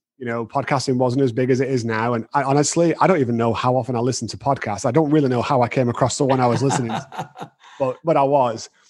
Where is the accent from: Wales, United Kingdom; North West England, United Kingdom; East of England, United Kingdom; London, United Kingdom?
North West England, United Kingdom; Manchester; also born or lived in Texas; I'm originally from Manchester in the UK.